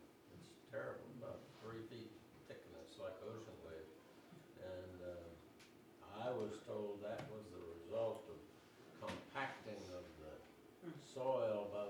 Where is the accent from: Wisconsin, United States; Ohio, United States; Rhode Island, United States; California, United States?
California, United States; I'm from Central California.